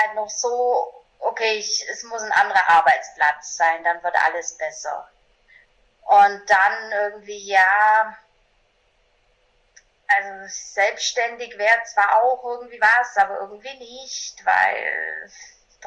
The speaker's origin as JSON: {"language": "German", "region": "Bavaria", "country": "Germany", "tie": "born there", "said": "ich bin 1982 in einem kleinen Dorf in Bayern geboren und habe eben so ganz normale Laufbahn gemacht"}